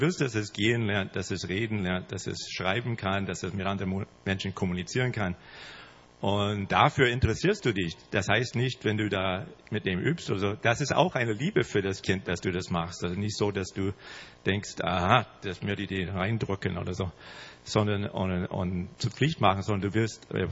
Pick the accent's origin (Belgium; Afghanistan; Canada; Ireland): Canada; German is a second language; now in Germany; Ich bin Kanadier, also sonst sage ich nicht viel heute.